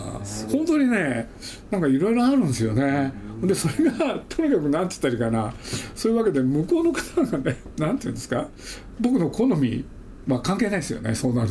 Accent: Nagoya, Aichi, Japan; 実家っていうのは名古屋なんですけれど、

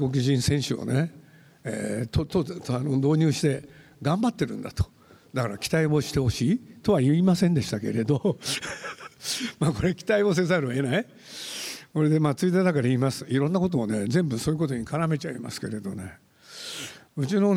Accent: Nagoya, Aichi, Japan; born there; 1つ、僕が生まれたのはですね、この愛知県の昭和区元宮っていう町なんですよね。

